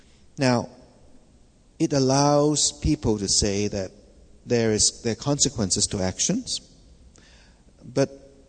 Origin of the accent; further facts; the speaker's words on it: Canada; It's because I'm Canadian and I'm not American.